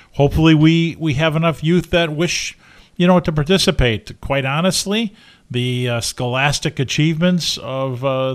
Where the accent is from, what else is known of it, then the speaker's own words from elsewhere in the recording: Marquette, Michigan, United States; Having been raised and growing up in the Marquette area, but living halfway between Marquette and Escanaba, and then having worked in Escanaba for almost 13 years